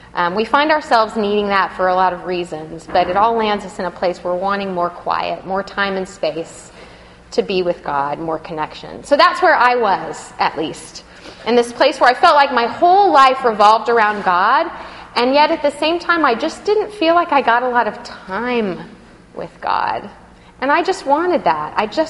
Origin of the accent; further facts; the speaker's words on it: Texas, United States; I know because I'm from West Texas.